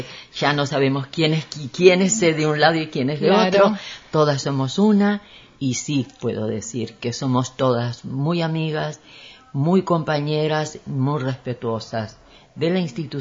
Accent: Uruguay; moved away as an adult; also born or lived in Argentina; primero soy uruguaya, trabajé en el Uruguay.

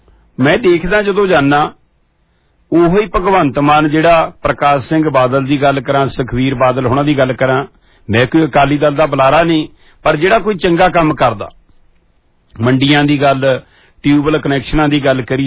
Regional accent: Kohala, Punjab, India; ਜਲੰਧਰ ਤੋਂ ਮੇਰਾ ਪਿੰਡ ਕੋਹਾਲਾ

